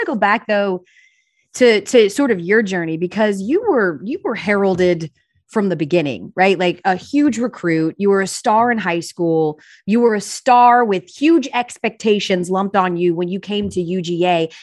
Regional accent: Georgia, United States; We're both born and raised in Georgia.

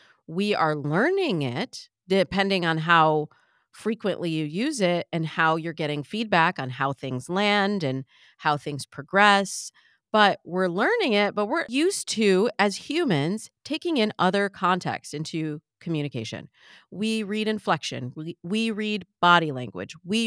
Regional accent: Michigan, United States; I'm from the Midwest. We had corn in Michigan.

